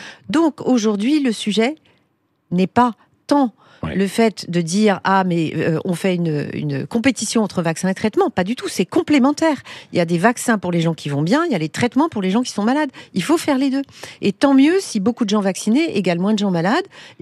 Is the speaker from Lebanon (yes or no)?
no; France; Alors, on est français